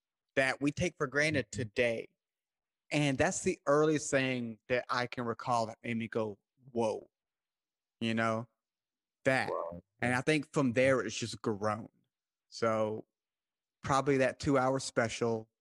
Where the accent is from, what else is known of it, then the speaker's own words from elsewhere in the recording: United States; Is it because I'm American?